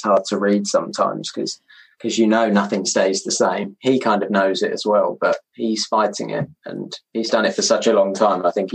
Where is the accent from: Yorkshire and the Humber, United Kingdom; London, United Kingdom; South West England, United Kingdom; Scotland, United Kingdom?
London, United Kingdom; And to me as well, growing up in London, it just seemed like this big open space.